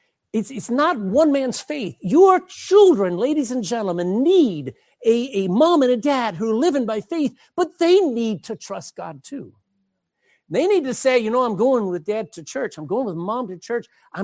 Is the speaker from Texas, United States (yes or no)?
yes; Texas, United States; I'm a Texan. Do you know what Texans think about the rest of the world? We don't care.